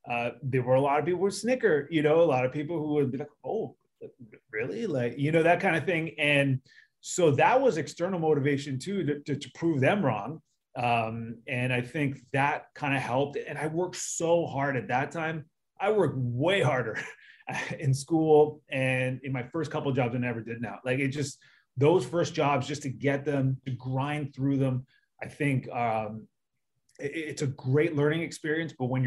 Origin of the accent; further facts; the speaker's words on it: Canada; There wasn't a lot of people who looked like me at that time, and I'm coming from Canada.